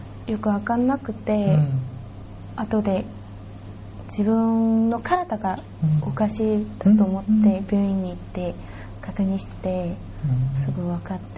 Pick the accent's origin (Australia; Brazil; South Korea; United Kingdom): South Korea; 私やっぱり韓国人だから韓国でこんな服を着てちょっと歩いたりしたら